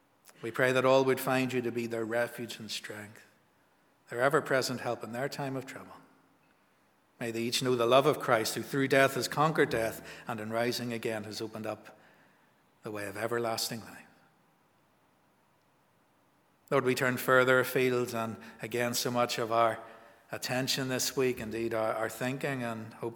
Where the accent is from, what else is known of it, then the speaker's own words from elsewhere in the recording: Northern Ireland, United Kingdom; So it brings back memories of growing up in Newton Breda Baptist Church.